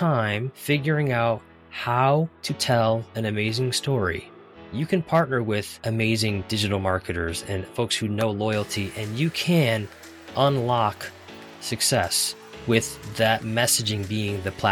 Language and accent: English; Northeast, United States; I'm from the Northeast. It's a big financial services area with Boston and New York and Hartford being kind of wedged right between the two.